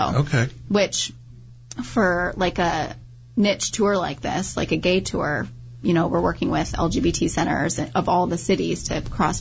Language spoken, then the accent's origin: English; Michigan, United States; And then I got my hometown. So we were like, and we have kind of somewhere to end, which was in Michigan.